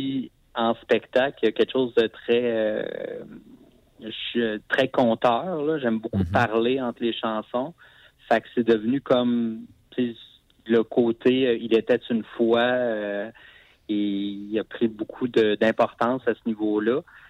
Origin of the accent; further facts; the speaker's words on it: Val-d'Or, Quebec, Canada; Moi, je viens de l'Abitibi, je viens de Val-d'Or.